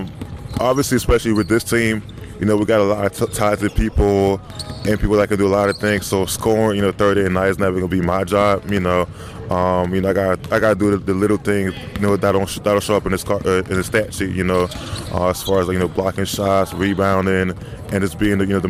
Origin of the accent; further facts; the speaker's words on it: Quebec, Canada; Growing up in Canada, hockey's always going to be throwing your face and stuff like that.